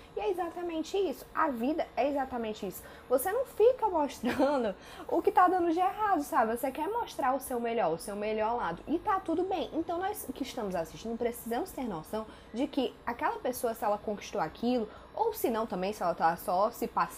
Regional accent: Ceará, Brazil; Desculpa o termo, mas eu sou cearense

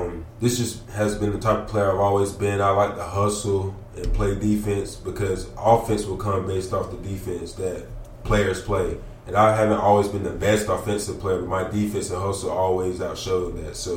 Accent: Spartanburg, South Carolina, United States; Yeah, I'm from Spartanburg, which is only about 30, 40 minutes away, so it's not far.

